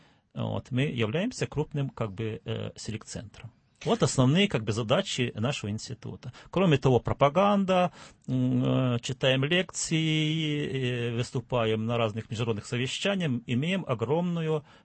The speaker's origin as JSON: {"language": "Russian", "country": "Ukraine", "tie": "born or raised there", "said": "в детстве, когда я был маленький, я родился на Украине, мы всегда как бы был небольшой участочек конопли посаженной."}